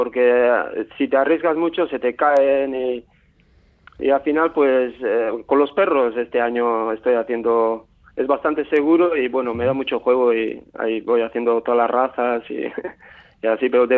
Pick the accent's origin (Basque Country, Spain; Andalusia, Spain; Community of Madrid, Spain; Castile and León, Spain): Basque Country, Spain; Azpeitia; aquí en Azpeitia, también en mi pueblo